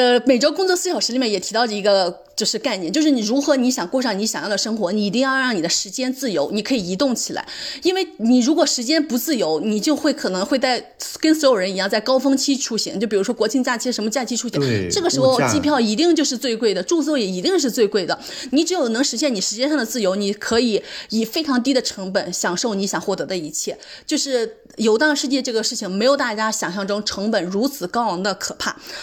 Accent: China; 但是我们作为中国人就是没有这种优势

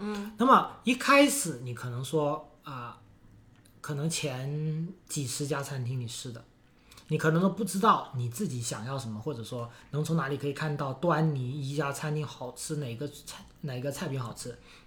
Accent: Guangdong, China; 尤其对于我一个广东人而言，就是没有什么我是不吃的

